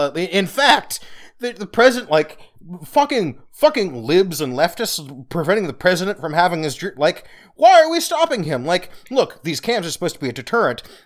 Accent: United States; Anyway, I'm an American

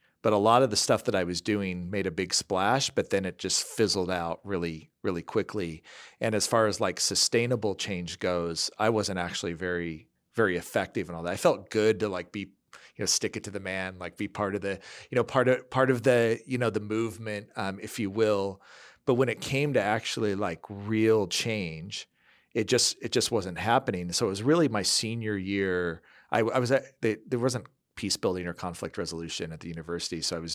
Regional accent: Midwest, United States; I also just was a strange child in a fairly kind of country conservative family growing up in the Midwest.

